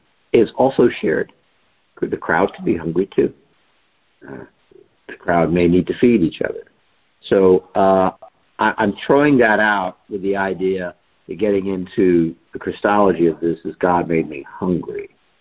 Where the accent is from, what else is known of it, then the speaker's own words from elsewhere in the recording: United States; Yeah, I'm an American. I can literally fill my belly anytime I want to, I think.